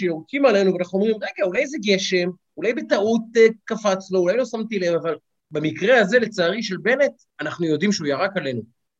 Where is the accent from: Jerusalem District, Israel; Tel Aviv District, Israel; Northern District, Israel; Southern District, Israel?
Tel Aviv District, Israel; Ramat Gan; אני גדלתי בשכונה חרדית, שכונה חילונית, סליחה. ברמת גן יש גם הרבה כמובן חופשי כיפה, וכל הילדות שלי הסתובבתי עם חבר'ה, אתה יודע, מהפועל המזרחי, מה שנקרא, מציונות הדתית